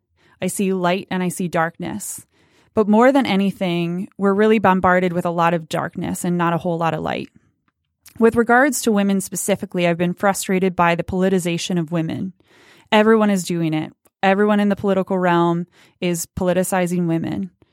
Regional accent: Detroit, Michigan, United States; I was born and raised in Michigan and pretty much spent the majority of my life in Corktown, Detroit. My family is Irish American

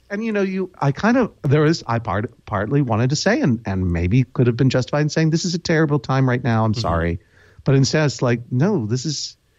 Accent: Brookline, Massachusetts, United States; We're both from Brookline, Massachusetts.

